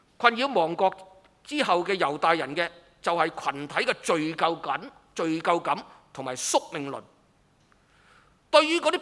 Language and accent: Chinese; Hong Kong; 我们香港人生长在这里，生于斯长于斯，自然对这个地方有一个浓厚的感情。